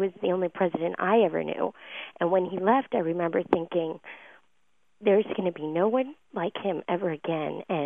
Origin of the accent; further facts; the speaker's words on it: Akron, Ohio, United States; Growing up in Akron, Ohio, I watched our president on the television